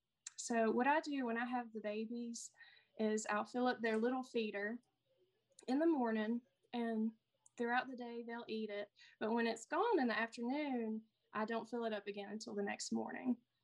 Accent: Southern United States, United States; accent: Southern; Well, I live in Alabama, as you can tell by my accent from the South.

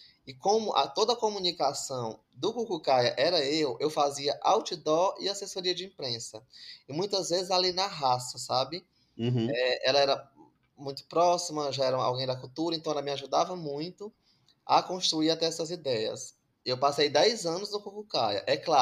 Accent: Fortaleza, Ceará, Brazil; Eu sou da periferia de Fortaleza, de um bairro bem afastado chamado Vila Manuel Sátiro.

